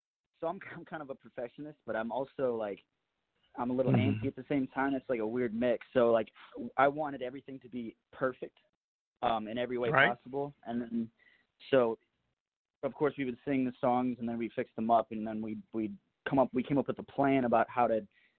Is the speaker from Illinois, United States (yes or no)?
yes; Chicago, Illinois, United States; Growing up in Chicago, that's like one of the biggest lessons I learned